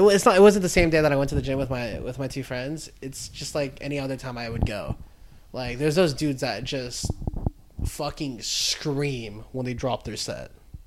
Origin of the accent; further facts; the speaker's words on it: Philippines; Bastards. Just because I'm Filipino.